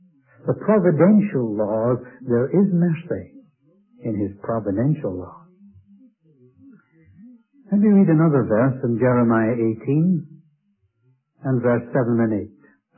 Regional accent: United Kingdom; And though I come from Britain, and I guess that's no secret

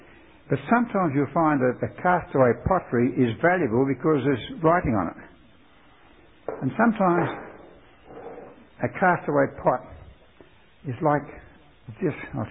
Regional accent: Australia; I come from Australia. You probably guessed that.

